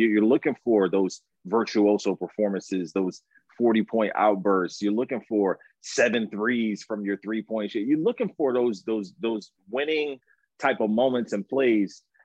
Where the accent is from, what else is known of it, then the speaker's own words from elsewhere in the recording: Philadelphia, Pennsylvania, United States; I'm looking for a little payback here against the Celtics, because I am from Philly and I hate the Celtics.